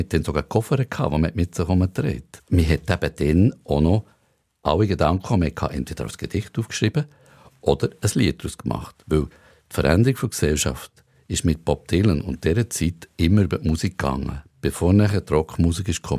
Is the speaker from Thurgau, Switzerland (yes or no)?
no; Bern, Switzerland; Statt in die Welt rausgehen, als Berner und Englisch singen